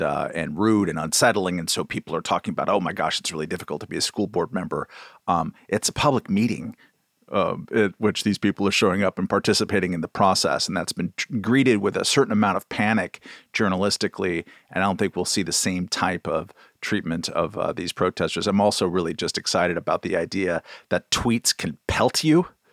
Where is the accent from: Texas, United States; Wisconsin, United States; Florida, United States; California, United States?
California, United States; Long Beach; And I grew up in Long Beach in the 1970s and 80s, and nothing happened.